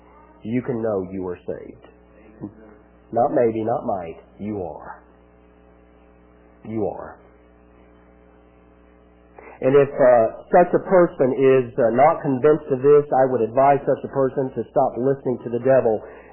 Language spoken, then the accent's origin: English; United States; I'm an American. Red-blooded American.